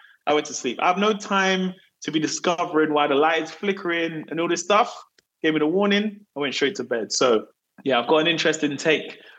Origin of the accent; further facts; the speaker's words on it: London, United Kingdom; when people say where you're from, you have to say, you can't just say London, you say I'm from South London to differentiate.